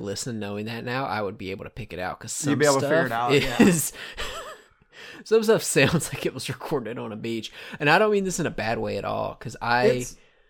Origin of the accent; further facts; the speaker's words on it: Appalachia, United States; accent: Appalachian; we're absolutely going to hear my Appalachian accent today, because I cannot say C-O-L-O-R.